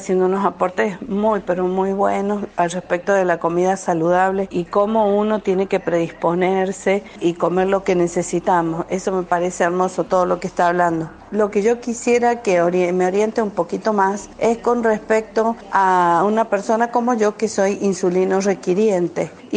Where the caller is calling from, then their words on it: San Juan, Argentina; de San Juan.